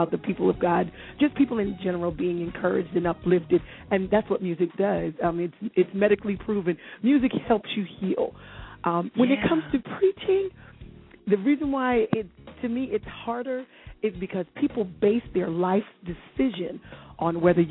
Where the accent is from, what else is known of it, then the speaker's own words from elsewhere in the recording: Germany; also born or lived in Japan; But even as a little girl growing up in Germany, he was pastoring.